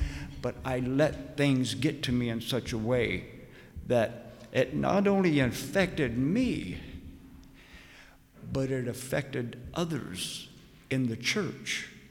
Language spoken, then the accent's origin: English; Oregon, United States; moved away; Me? I'm from Oregon. What in the world are they doing this here? I'm in the state of New York. I'm not even a native here.